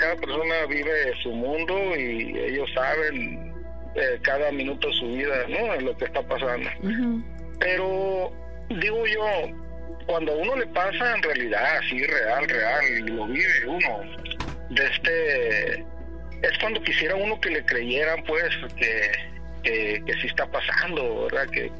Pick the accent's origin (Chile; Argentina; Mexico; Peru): Mexico; Los Mochis, Sinaloa; unos 10 años en un pueblo de Sinaloa. Yo soy de Los Mochis.